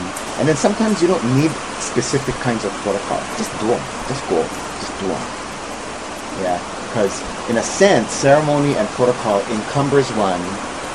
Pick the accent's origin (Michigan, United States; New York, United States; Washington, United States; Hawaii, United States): Hawaii, United States; Of course, as a Hawaiian, I would prefer that you chant, but not everybody knows how to chant.